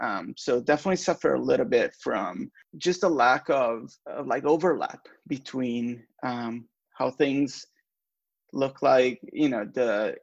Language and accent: English; Florence, Tuscany, Italy; I'm from Italy. In Italy, you often go to the university that is closest to you. You typically don't move much. If you have a decent institution right where you are from. I'm from Florence.